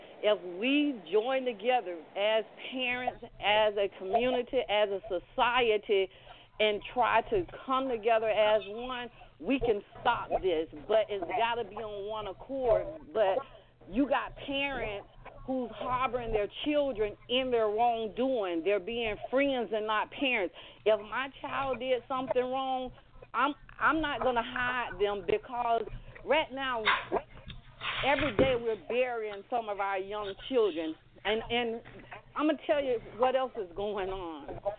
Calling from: Fort Myers, Florida, United States; I'm a first-time caller, and I'm calling from Fort Myers, Florida.

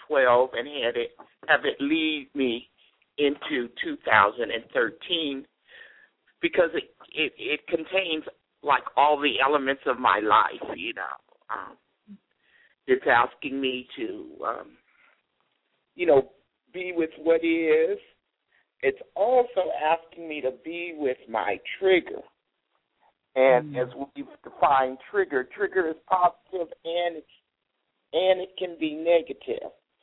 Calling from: Chicago, Illinois, United States; Okay. I'm calling in from Chicago.

